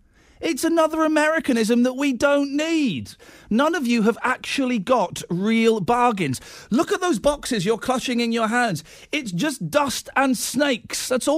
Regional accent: United Kingdom; For goodness sakes, we're British. We're British.

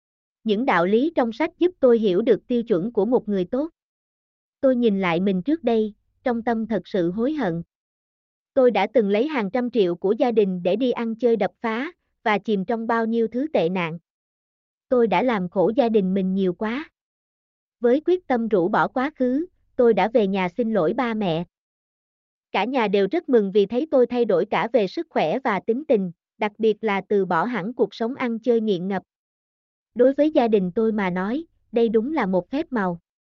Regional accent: Saigon, Ho Chi Minh City, Vietnam; sinh năm 1994. Tôi sinh ra và lớn lên ở Sài Gòn.

